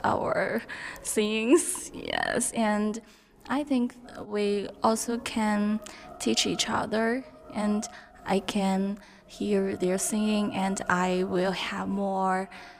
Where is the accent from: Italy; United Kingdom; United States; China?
China; Dalian, Liaoning; born there; English is a second language; I'm from China Conservatory of Music, and I was born in Dalian, or Liaoning province of China.